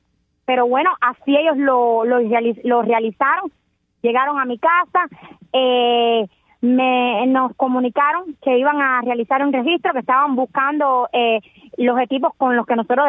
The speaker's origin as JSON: {"language": "Spanish", "country": "Cuba", "said": "soy cubana"}